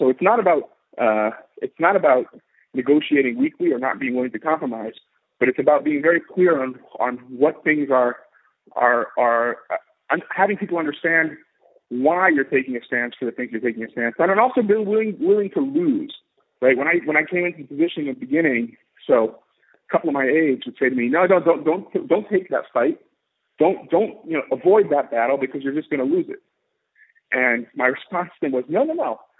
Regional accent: United States; now in Israel; he certainly didn't pick me because I grew up in the United States or because I speak English, right?

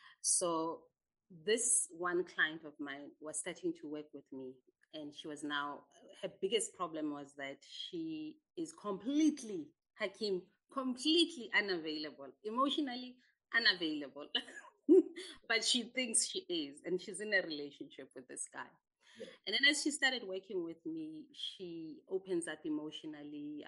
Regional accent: Alexandra, Gauteng, South Africa; And my first book is called Alone, Growing Up in Alexandra.

